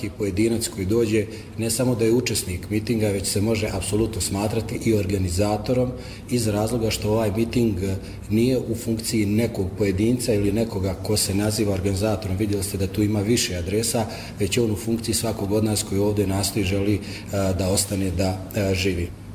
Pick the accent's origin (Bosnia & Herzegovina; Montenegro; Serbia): Bosnia & Herzegovina; koliko smo mi kao Srbi tako stvarno strašan narod